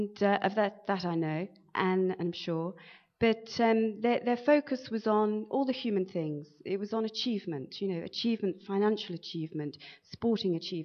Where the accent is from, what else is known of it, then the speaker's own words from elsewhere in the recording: England, United Kingdom; moved away as an adult; I was brought up in England for the first, well, I lived in England for the first 41 years of my life